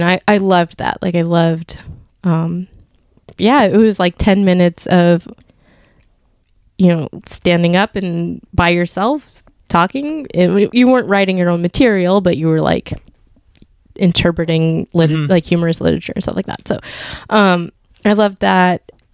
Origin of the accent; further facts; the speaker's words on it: Montana, United States; So I didn't like pursue that because I grew up in Montana. So, it wasn't like a huge scene.